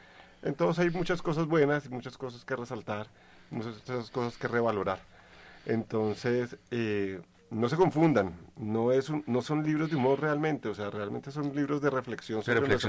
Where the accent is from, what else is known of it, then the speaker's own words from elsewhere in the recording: Colombia; un análisis de la realidad de nosotros como colombianos culturalmente